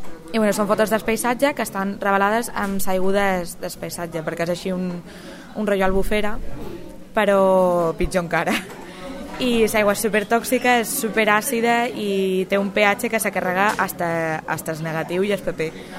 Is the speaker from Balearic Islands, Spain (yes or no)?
yes; Ibiza, Balearic Islands, Spain; born there; now in Valencia, Spain; sóc estudiant de fotografia. Duc a València pues, 4 anys, crec, bueno, quasi 5, i bueno, vaig néixer a Eivissa